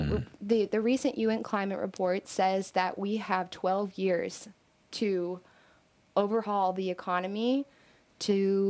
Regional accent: Louisville, Kentucky, United States; I moved back to Kentucky about a year ago. I grew up here in Louisville.

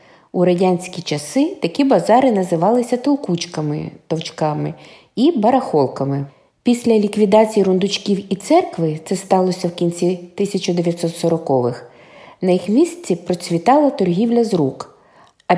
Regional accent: Kyiv, Ukraine; Моє дитинство пройшло на Євбазі. Хоча мої родичі і не є корінними євбазівцями. В 1962-63 роках на його околиці, на вулиці Глібова, були побудовані дві відомчі хрущовки, в одній з яких я виростала.

